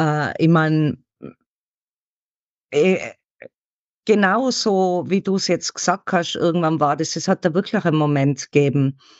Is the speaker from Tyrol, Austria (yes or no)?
yes; Tyrol, Austria; Das war in meinem Herkunftsland Tirol noch mal schwieriger.